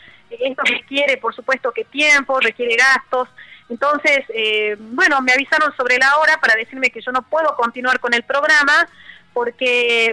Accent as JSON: {"language": "Spanish", "town": "Rosario de Lerma", "region": "Salta", "country": "Argentina", "said": "he vivido acá en mi pueblo, Rosario de Lerma"}